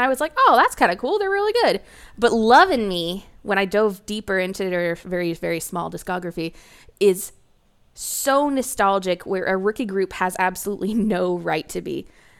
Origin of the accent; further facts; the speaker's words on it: Georgia, United States; Plus, he's from Georgia, and I'm from Georgia. so we're best friends.